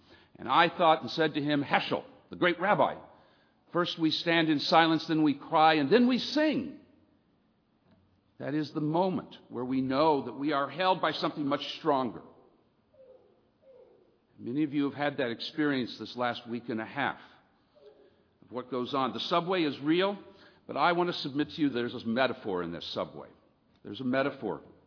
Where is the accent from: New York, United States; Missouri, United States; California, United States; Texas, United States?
California, United States; San Diego; As I was raised in San Diego and then decided to go off into campus chaplaincy ministry